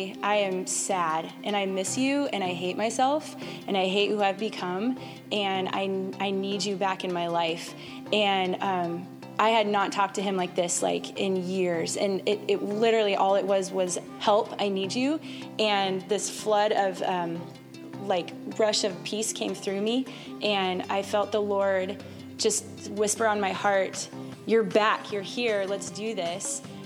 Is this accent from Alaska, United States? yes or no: no; California, United States; also born or lived in Texas; I grew up in California, and I found myself in college or out of college in Texas